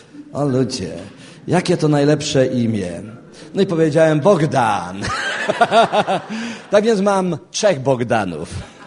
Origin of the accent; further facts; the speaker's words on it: Oświęcim, Lesser Poland, Poland; Pochodzę z Oświęcimia.